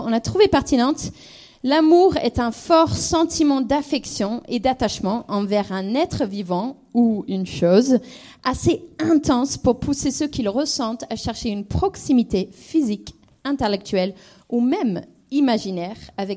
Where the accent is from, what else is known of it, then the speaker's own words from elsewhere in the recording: England, United Kingdom; French is a second language; Je suis anglaise, si jamais vous entendez l'accent, c'est pour ça.